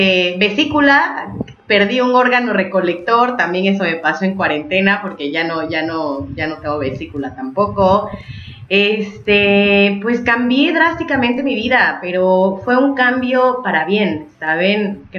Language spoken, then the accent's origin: Spanish; Puerto Escondido, Oaxaca, Mexico; Ya estoy en Puerto Escondido, Oaxaca, de donde soy.